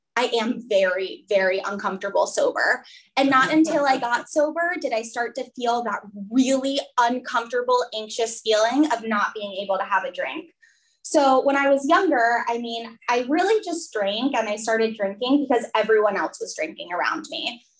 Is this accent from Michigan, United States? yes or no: no; Rockville, Maryland, United States; So in high school, I grew up in Rockville, Maryland. I don't know if you guys know it probably.